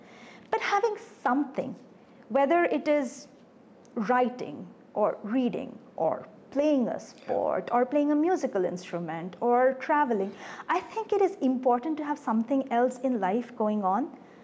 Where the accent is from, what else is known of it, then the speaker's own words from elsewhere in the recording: Kolkata, West Bengal, India; I come from Kolkata.